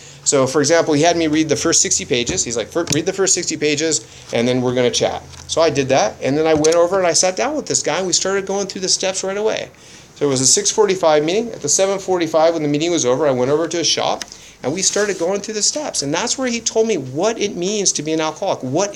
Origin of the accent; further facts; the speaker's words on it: Canada; So I'm Canadian, so I went back to Canada, once to the East Coast, once to the West Coast. Once very far north into the province of British Columbia, way out in the woods